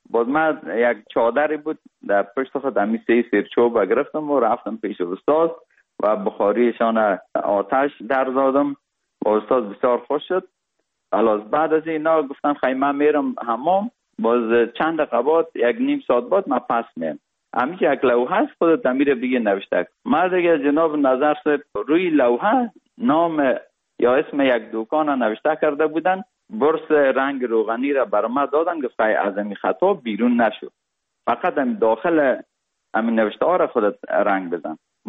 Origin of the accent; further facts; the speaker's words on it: Kabul, Afghanistan; also born or lived in Parwan; تولدم در ولایت پروان شده و بعد از او 40 روزه بودم که پدرم مرا کابل آورد، چون وظیفهشان در کابل بود و ما در سایه کوتی سنگی کابل بزرگ شدیم.